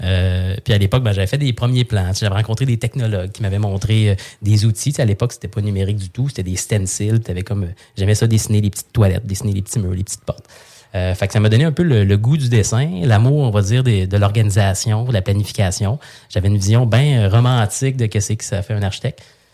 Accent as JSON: {"language": "French", "town": "Saint-Hyacinthe", "region": "Quebec", "country": "Canada", "said": "moi, je viens de Saint-Hyacinthe, je viens d'une famille... J'ai envie de dire pas d'agriculteur, mais tu sais, Saint-Hyacinthe, c'est très agricole."}